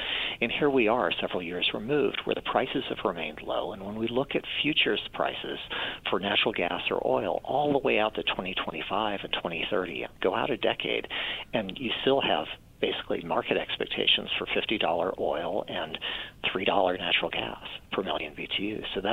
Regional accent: Florida, United States; or I grew up in Florida, if you're evacuating from a hurricane

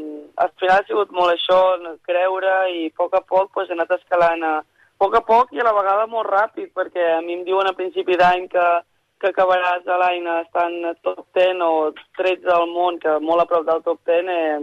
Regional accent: Catalonia, Spain; soc d'allà, m'he criat a Catalunya

